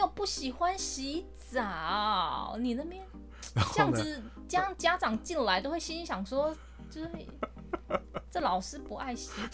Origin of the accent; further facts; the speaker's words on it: Taiwan; 会不会是因为我们台湾人真的太幸福了